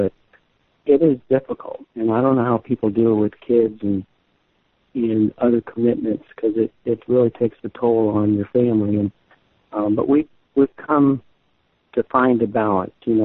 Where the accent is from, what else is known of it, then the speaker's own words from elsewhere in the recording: Florida, United States; I mean, I grew up in Florida with my mom, and so we spent a lot of time on the beach and doing things outside